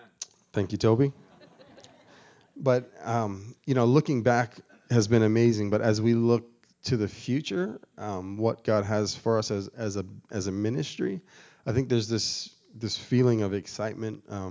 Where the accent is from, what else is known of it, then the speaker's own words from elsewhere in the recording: Australia; now in Mazatlan, Mexico; for me, I came over from Australia with our base directors to start the base in Mazatlan.